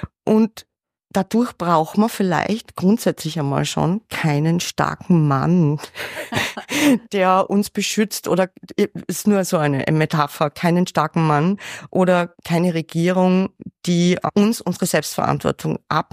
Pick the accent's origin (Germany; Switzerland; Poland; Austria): Austria; nein, bei uns in Österreich bestellt niemand eine Schorle.